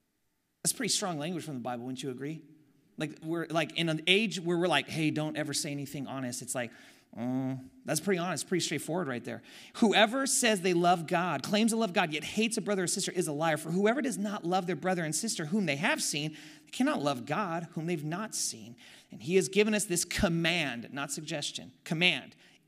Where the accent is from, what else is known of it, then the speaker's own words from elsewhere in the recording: Oakland, California, United States; I'm from Oakland, so I could talk about Oakland Raiders, okay?